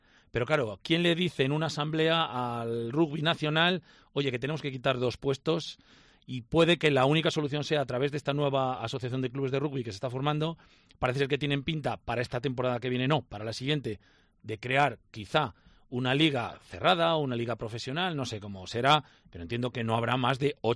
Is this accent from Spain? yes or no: yes; Spain; como somos los españoles